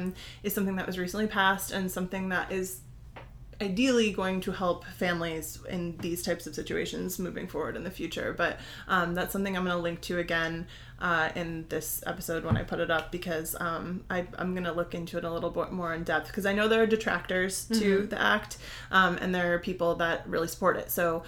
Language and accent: English; Newtown, Connecticut, United States; I'm from Newtown, like I identify most closely with that tragedy.